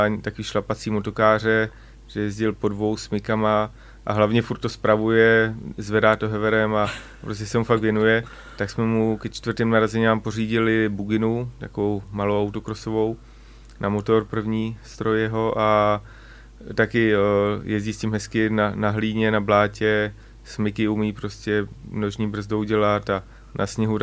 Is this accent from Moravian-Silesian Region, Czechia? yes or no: no; Liberec Region, Czechia; tam na Liberecku, odkud pocházím, nebo na Turnovsku spíš dneska to je